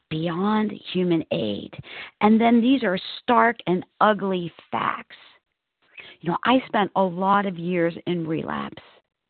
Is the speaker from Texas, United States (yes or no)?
no; Tennessee, United States; I'm a recovered compulsive reader, and I'm from Tennessee.